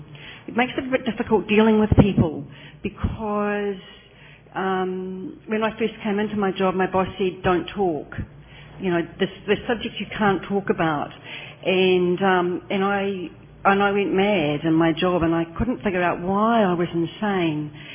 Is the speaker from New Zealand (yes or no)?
yes; New Zealand; I'm from New Zealand, and it's just wonderful to be here